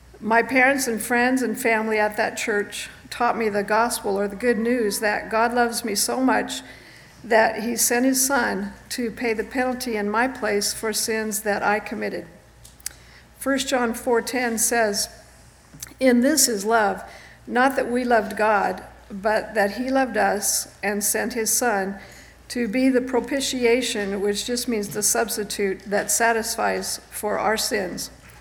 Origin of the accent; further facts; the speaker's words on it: California, United States; I grew up in Southern California with my dad and mom and two older sisters and two younger brothers.